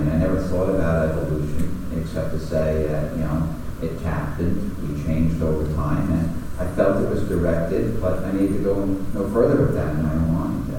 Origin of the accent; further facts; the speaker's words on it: New York, United States; So I was from the New York City, Long Island area, still am.